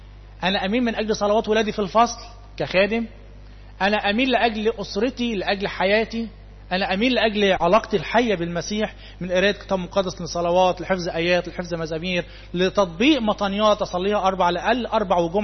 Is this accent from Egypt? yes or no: yes; Egypt; احنا كمصريين بتخنوا احنا اولاد الفراعنه.